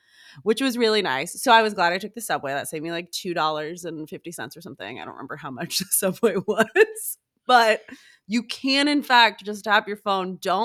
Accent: Seattle, Washington, United States; And I'm from Seattle, and Seattle hasn't had a basketball team.

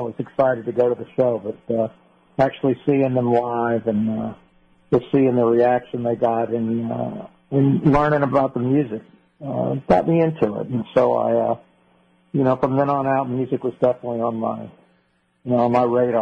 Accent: New Orleans, Louisiana, United States; Well, I'm from New Orleans, so the Saints were always a big part of my sports background.

